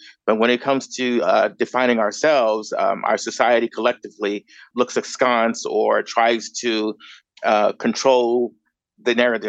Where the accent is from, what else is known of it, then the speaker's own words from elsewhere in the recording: Chicago, Illinois, United States; also born or lived in Grand Rapids, United States; I was born and raised in Chicago. I finished my high school in a private school, and I finished my undergraduate in Michigan, actually in Grand Rapids, Michigan.